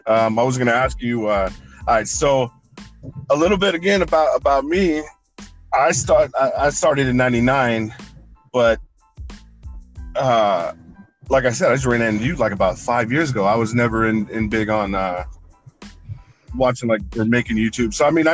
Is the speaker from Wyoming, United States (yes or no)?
yes; Wyoming, United States; born there; now in Nashville, United States; I was born in Wyoming. Ended up in Nashville, and that's when I started cooking.